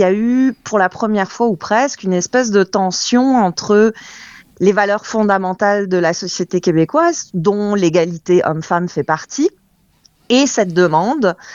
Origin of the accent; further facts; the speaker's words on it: Grand Est, France; now in Canada; c'était pas évident de grandir en France avec un nom de famille comme … Moi, je venais d'Alsace, où il y a une certaine homogénéité, disons, qui n'était pas nécessairement très ouverte.